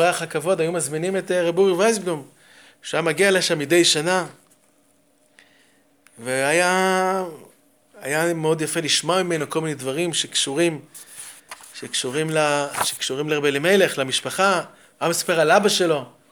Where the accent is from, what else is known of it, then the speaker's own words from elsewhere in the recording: Haifa, Haifa District, Israel; אני כחיפאים זוכר